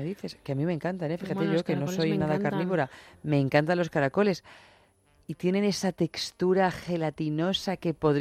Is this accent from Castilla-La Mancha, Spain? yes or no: yes; Albacete, Castilla-La Mancha, Spain; yo en mi tierra, en Albacete, cuando llega así el buen tiempo